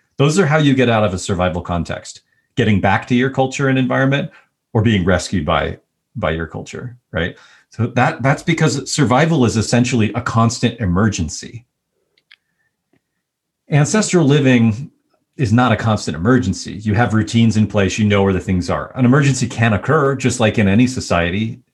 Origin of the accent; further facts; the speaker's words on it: United States; In some sense, just being an American makes me elite globally, right?